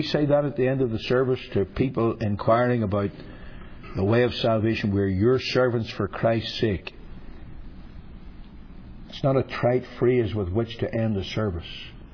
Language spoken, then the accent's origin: English; Ireland; Me, I'm an Irishman and I just fly by the seat of my pants.